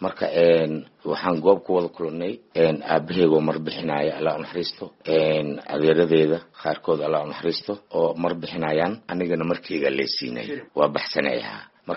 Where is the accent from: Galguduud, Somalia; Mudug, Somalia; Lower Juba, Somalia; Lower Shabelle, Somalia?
Lower Shabelle, Somalia; Jilib Marka; born there; Aniga waxaan ku dhashay Jilib Marka oo 3 meel badka ah, 1 meelna berika ah.